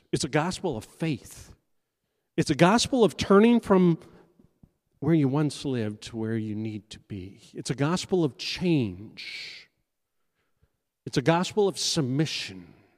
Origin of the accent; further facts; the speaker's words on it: Canada; I'm Canadian, by the way, so I can say those kind of things.